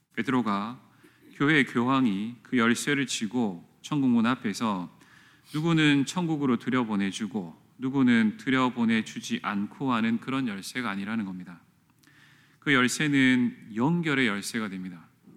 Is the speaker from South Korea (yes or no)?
yes; South Korea; born there; 만약 내가 대한민국이라는 나라에서 태어나지 않고 어떤 대륙의 아주 가난한 나라에서 태어났다면